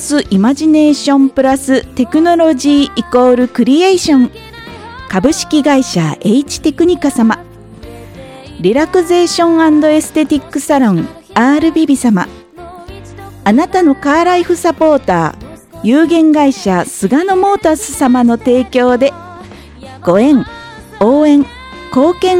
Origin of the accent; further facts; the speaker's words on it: Chiba, Japan; 千葉県山武地域を中心とした地域の情報を、千葉県生まれ千葉県育ちの私がいろんな切り口から紹介していきます。